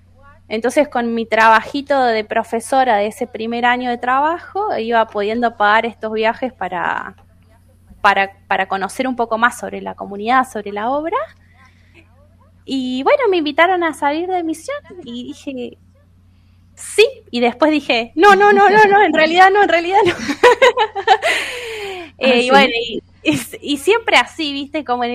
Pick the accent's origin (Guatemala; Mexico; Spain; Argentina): Argentina; Corral de Bustos, Córdoba; Yo soy de Corral de Bustos y fui siempre a un instituto parroquial